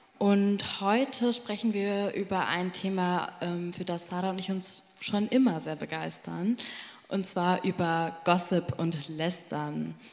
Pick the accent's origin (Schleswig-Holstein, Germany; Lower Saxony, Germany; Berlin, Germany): Berlin, Germany; wir sind zum Beispiel auch in Berlin aufgewachsen. Wir haben Migrationsgeschichte aus Pakistan und sind mit der pakistanisch-muslimischen Community dort vor Ort aufgewachsen.